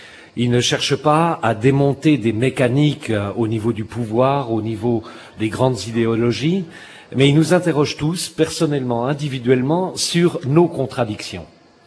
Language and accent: French; Switzerland; je suis suisse, je suis comédien, metteur en scène, j'ai été auteur à la Chartreuse en résidence. Et puis, je dirige le théâtre de poche à Genève depuis maintenant six ans